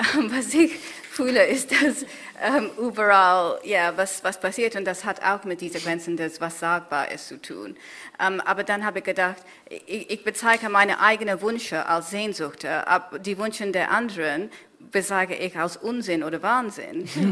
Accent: Kenya; German is a second language; Ich habe ein Essay über Neokolonialismus in Kenia geschrieben, wo ich aufgewachsen bin

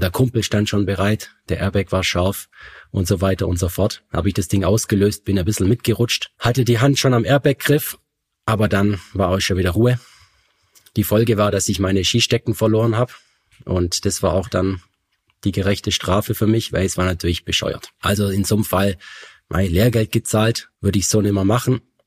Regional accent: Reutlingen, Baden-Württemberg, Germany; also born or lived in Allgäu; now in Feldkirch, Austria; Ich lebe in Feldkirch. Zuvor habe ich im Allgäu gelebt, in der Nähe von Kempten. Und gebürtig bin ich aus Reutlingen und dort bin ich auch aufgewachsen.

